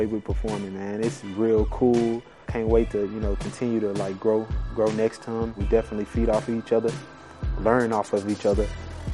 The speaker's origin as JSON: {"language": "English", "town": "Alexandria", "region": "Louisiana", "country": "United States", "said": "I'm from Alexandria, Louisiana, and I play running back. I come from kind of like a basketball family."}